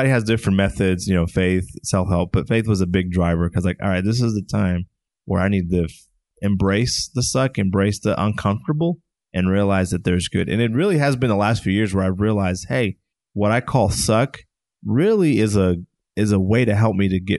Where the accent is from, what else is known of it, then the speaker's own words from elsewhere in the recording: New Jersey, United States; it's a badge of honor to say I am from Jersey because, you know, there's a lot of traditions.